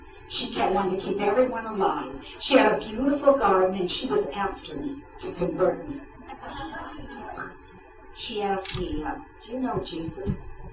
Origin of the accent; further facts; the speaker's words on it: Iowa, United States; That was the kind of thing I grew up with in Iowa, with my own people.